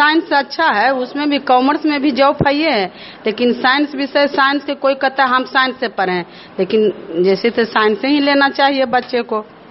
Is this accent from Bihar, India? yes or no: yes; Khapura, Bihar, India; खपुरा ग्राम के रहने वाली हूँ, जिला नालंदा।